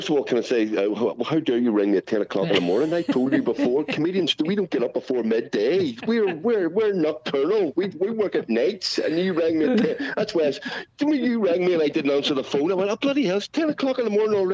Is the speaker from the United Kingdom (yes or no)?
yes; Belfast, Northern Ireland, United Kingdom; We come from North Belfast, come from a big medical family.